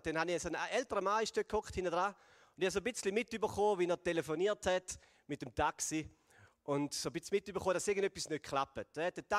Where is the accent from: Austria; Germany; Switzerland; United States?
Switzerland; Ja, da bei uns in der Schweiz, aber ich glaube auch so ein bisschen im Westen.